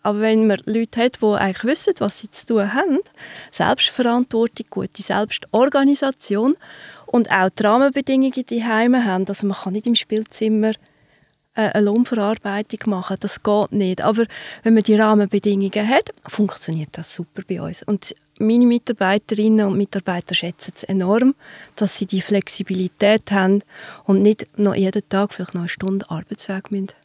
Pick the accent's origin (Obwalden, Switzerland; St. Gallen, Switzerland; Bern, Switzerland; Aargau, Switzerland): Aargau, Switzerland; also born or lived in Luzern; now in Zürich, Switzerland; Genau, ich komme aus dem Freiamt. Das ist ein Zipfel im Aargau, Richtung Luzern.